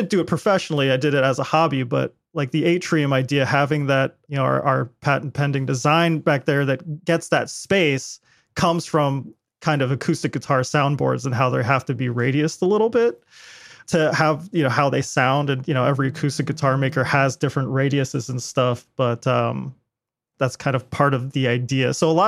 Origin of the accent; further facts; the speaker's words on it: Lyme, New Hampshire, United States; I grew up in Lyme, New Hampshire, which is like the town over from Hanover where Dartmouth College is.